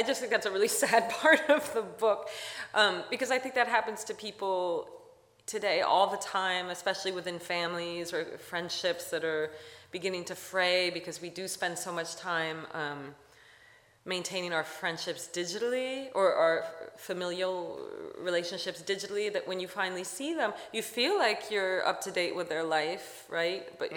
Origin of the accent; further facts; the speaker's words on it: Stamford, Connecticut, United States; the house of my best friend growing up in Stamford, Connecticut, which was a place that I was at all the time